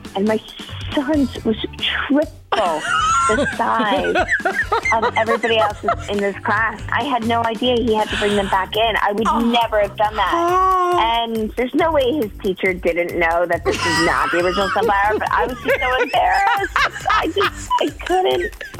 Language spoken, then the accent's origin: English; Madison, Wisconsin, United States; I'm from Madison.